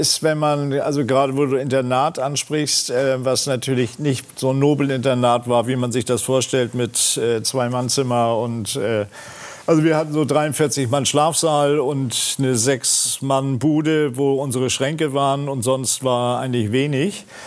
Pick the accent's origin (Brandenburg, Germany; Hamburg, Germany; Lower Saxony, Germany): Hamburg, Germany; Und ich war aus Hamburg.